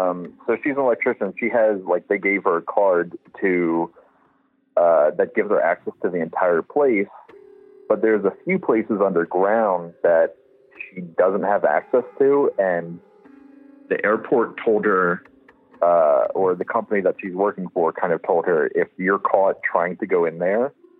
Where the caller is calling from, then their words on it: Denver, Colorado, United States; I'm from Colorado, Denver, right outside Denver.